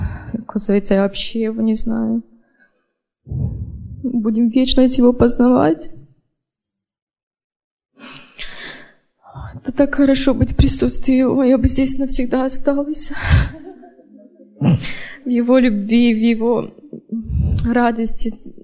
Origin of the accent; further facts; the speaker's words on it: Vancouver, Washington, United States; Я из Вашингтон, Ванкувер, Вашингтон.